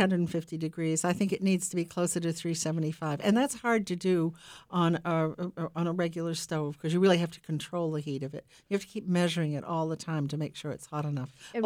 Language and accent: English; Maine, United States; It's the only kind I ever, it's what I grew up eating in Maine.